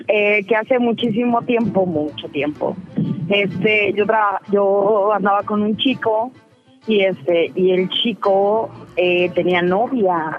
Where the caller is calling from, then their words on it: Mexico City, Mexico; De la Ciudad de México.